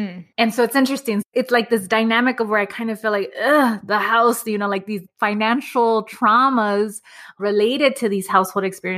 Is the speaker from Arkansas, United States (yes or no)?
no; Los Angeles, California, United States; That experience was in a pueblo. I grew up in Los Angeles. I grew up in Echo Park. And yet that's what my household experience was like.